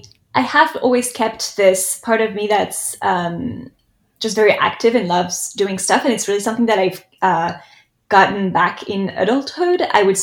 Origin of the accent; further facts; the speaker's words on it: France; English is a second language; moved away as an adult; now in New York, United States; I'm French. I was born in France, and then I moved to New York about 8 years ago for my career.